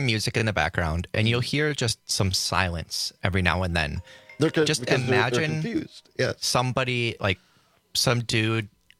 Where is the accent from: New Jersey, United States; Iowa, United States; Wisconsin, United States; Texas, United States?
Wisconsin, United States; Manitowoc; they'd be like, where are you from? And I'd say, oh, Manitowoc, Wisconsin.